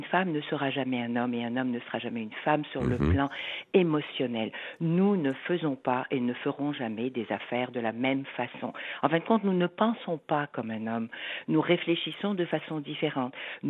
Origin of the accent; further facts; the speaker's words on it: Quebec, Canada; je suis québécois, je suis fière de l'être, je suis fière de vivre ici